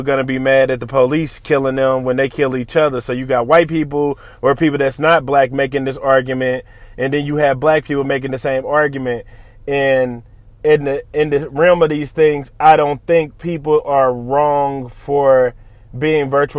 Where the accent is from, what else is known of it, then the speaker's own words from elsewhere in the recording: St. Louis, Missouri, United States; me being a young kid, man, growing up in St. Louis and shit like that, you know, growing up, my nigga, like, a lot of us don't make it out of the town.